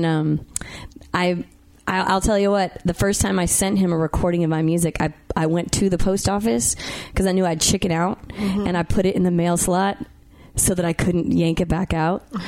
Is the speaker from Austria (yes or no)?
no; Austin, Texas, United States; We're from Austin, Texas.